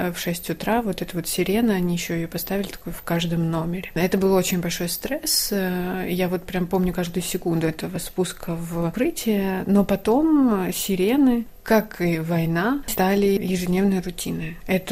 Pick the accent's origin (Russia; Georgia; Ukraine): Ukraine; Poltava Oblast; now in Paris, France; она родилась в 30 километрах от моего родного города. И до сих пор она родилась в городе Градежск Полтавской области.